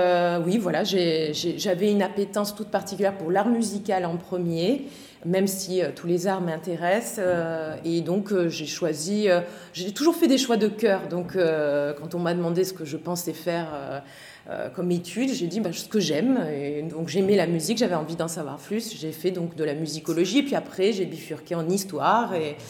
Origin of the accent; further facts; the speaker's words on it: Aix-en-Provence, Provence-Alpes-Côte d'Azur, France; born there; Je suis née à Aix-en-Provence.